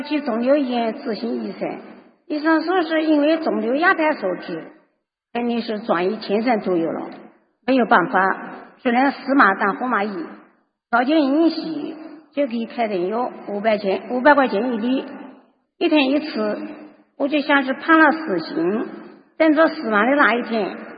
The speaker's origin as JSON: {"language": "Chinese", "town": "Nanjing", "region": "Jiangsu", "country": "China", "accent": "Nanjing dialect", "said": "我是来自南京，江苏南京的"}